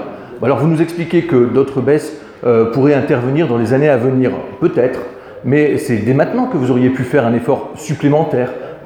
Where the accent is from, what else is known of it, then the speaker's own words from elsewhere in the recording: Hénin-Beaumont, Hauts-de-France, France; Je vis à Hénin-Beaumont, moi je suis natif d'Hénin-Beaumont.